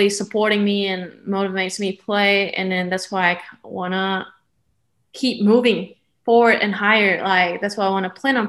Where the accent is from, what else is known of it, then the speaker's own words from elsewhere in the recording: Taiwan; English is a second language; now in United States; I am from Taiwan, a really small country. I am 22 years old